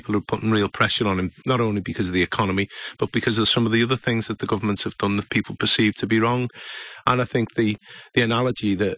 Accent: Liverpool, North West England, United Kingdom; Well, I was born in Wavertree, live in the house now. That was my father's house and my grandfather's house. And I went to school locally.

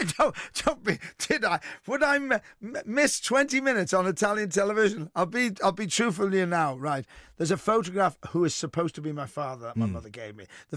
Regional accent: Wrexham, Wales, United Kingdom; born there; So I have Welsh blood in me because I was born in Wrexham.

